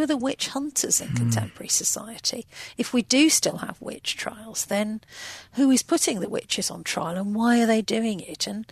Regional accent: United Kingdom

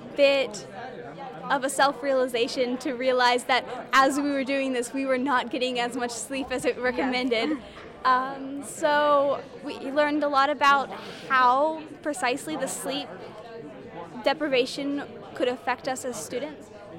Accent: Waynesville, North Carolina, United States; I also am a freshman here at UNCA, and I'm from Waynesville, North Carolina.

